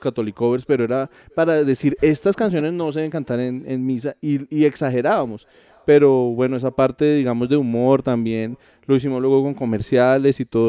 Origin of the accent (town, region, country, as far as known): Colombia